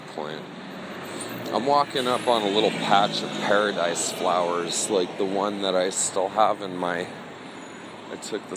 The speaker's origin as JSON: {"language": "English", "town": "San Diego", "region": "California", "country": "United States", "tie": "born or raised there", "said": "I grew up in San Diego."}